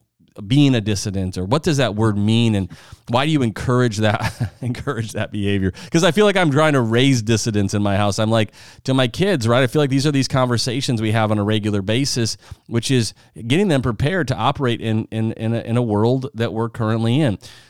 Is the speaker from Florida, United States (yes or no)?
no; South Dakota, United States; I grew up in the Midwest. I'm from South Dakota. So I drove by cornfields and I saw people farming.